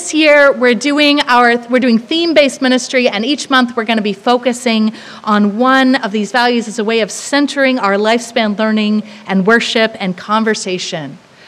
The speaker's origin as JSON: {"language": "English", "region": "Tennessee", "country": "United States", "said": "I'm from East Tennessee, the Buckle in the Bible Belt, and the work my church was doing growing up was risky work"}